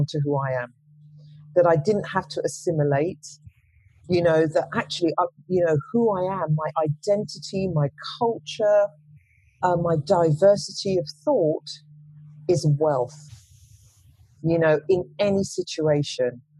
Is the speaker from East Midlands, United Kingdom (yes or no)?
no; London, United Kingdom; you know, I grew up in South London.